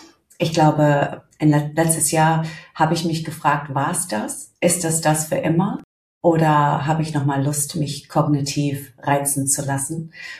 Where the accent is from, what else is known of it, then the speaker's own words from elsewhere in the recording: United Kingdom; German is a second language; now in Germany; ich bin Britin, das stimmt. Allerdings schon sehr, sehr lange in Deutschland. Habe mir auch die Sprache gut aneignen können auf dem Weg meines Aufenthalts.